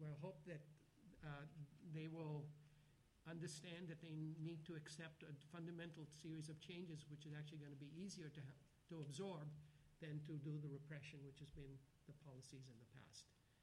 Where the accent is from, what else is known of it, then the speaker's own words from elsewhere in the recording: Pakistan; I come from Pakistan